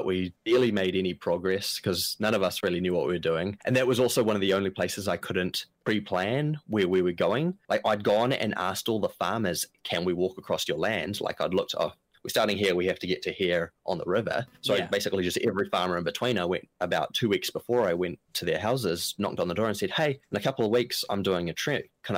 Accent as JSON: {"language": "English", "town": "Taupo", "region": "Waikato", "country": "New Zealand", "tie": "born or raised there", "said": "Actually, where I grew up in Taupo in New Zealand"}